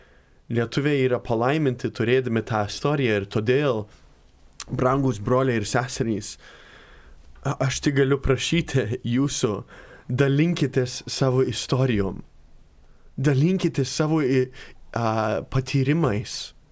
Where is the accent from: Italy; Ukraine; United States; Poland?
United States; Aš esu iš Amerikos.